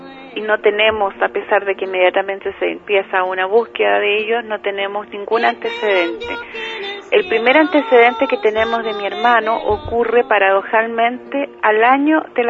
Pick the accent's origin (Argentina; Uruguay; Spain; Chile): Chile; soy chilena.